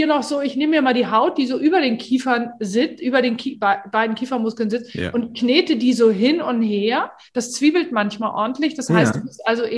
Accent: Hamburg, Germany; nicht auseinanderhalten als Hamburgerin und oute mich da auch immer sehr schnell.

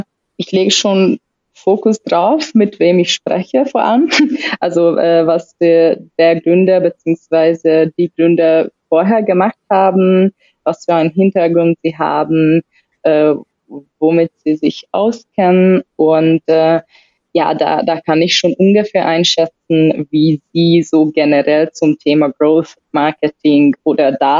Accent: Hungary; komme ursprünglich aus Ungarn, bin schon 30 plus

